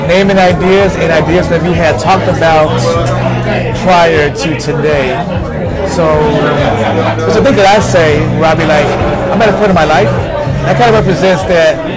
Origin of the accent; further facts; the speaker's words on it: Fayetteville, North Carolina, United States; We from Fayetteville, baby.